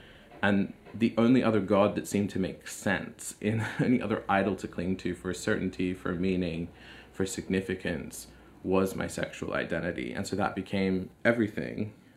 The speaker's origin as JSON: {"language": "English", "town": "Sydney", "region": "New South Wales", "country": "Australia", "tie": "born or raised there", "said": "I grew up in Sydney in the suburbs there, and I went to an all-boys school. It was a conservative Christian school, but in an agnostic household."}